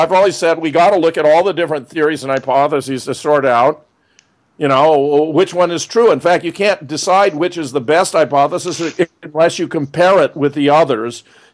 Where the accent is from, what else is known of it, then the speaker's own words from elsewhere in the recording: California, United States; born there; I was born in California.